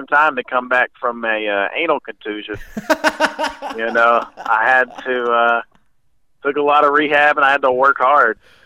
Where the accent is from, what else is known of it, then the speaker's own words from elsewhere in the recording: the South, United States; I grew up in the South.